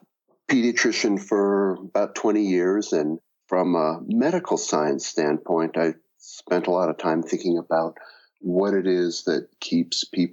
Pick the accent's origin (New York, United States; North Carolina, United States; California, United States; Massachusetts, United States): California, United States; Oakland; born there; now in Durango, United States; Well, I'm 56 years old. I was born in Oakland, California.